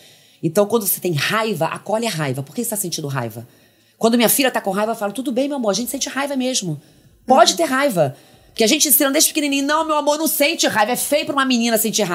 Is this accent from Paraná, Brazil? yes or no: no; Macaé, Rio de Janeiro, Brazil; born there; Eu nasci na cidade de Praia, em Macaé